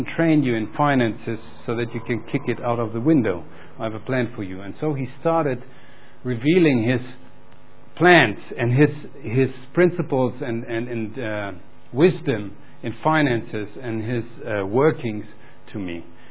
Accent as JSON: {"language": "English", "country": "Germany", "accent": "German", "second_language": "English", "said": "I am German, you hear it probably with my accent, although I try to hide it."}